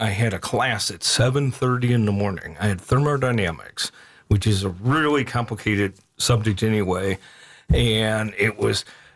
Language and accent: English; St. Louis, Missouri, United States; Missouri, St. Louis.